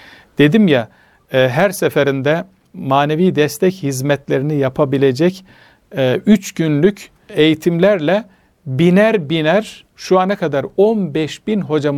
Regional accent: Ordu, Turkey; Mesela ben Orduluyum.

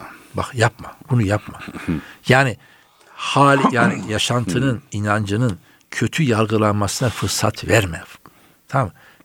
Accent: Samsun, Turkey; Biz Ordu'nun bir köyündeniz. Ama ben Samsun'da doğup büyümüşüm.

